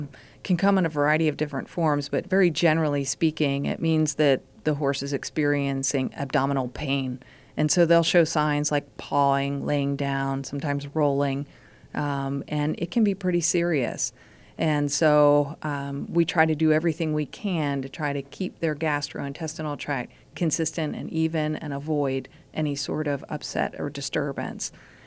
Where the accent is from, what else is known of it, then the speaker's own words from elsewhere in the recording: Pennsylvania, United States; No, I grew up in Pennsylvania, actually.